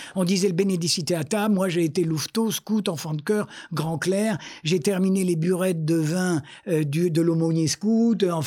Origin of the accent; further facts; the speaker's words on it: Offenburg, Baden-Württemberg, Germany; born there; French is a second language; Donc moi je suis né à Offenbourg qui, comme vous savez, non seulement était la ville de garnison de … mais était en plus dans la zone française